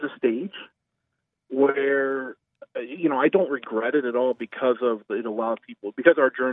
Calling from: Delaware, United States; I'm from Delaware. That's why you kind of threw me there.

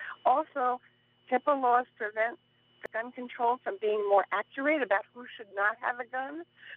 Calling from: Montgomery, United States; from Montgomery.

